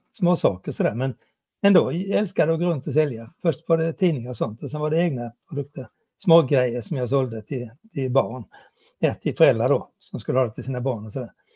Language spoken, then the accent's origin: Swedish; Småland, Sweden; Ja, jag kommer från Småland, om det är en tillgång eller en belastning kan man ju avgöra själv.